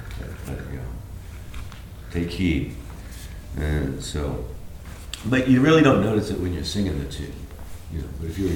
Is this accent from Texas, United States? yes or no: yes; Texas, United States; No, I'm still Texan.